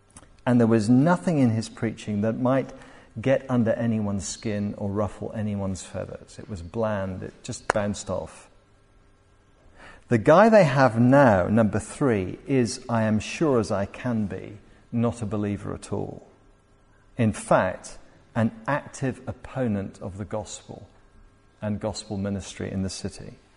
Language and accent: English; Glasgow, Scotland, United Kingdom; I come from Glasgow originally. My family's from Glasgow. I've got family members still in Glasgow, and they're associated with the Liberal Church of Scotland.